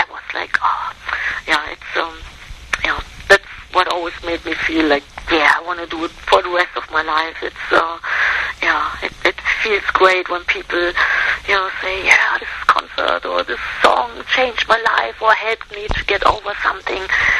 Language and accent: English; Germany; then we had one in my hometown in Germany, many great guests